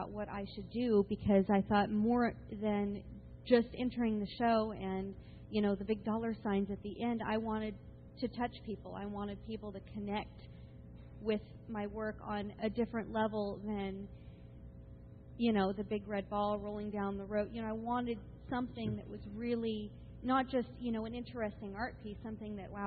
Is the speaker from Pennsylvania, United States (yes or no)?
no; Sonora, California, United States; I'm from from Sonora, California. It's about an hour and a half outside of Yosemite National Park.